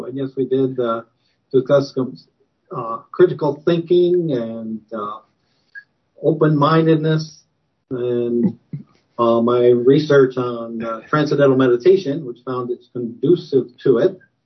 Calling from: Washington, District of Columbia, United States; I'm calling from Washington, D.C.

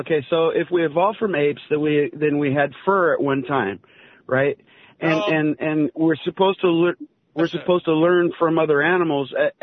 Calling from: San Diego, California, United States; in San Diego.

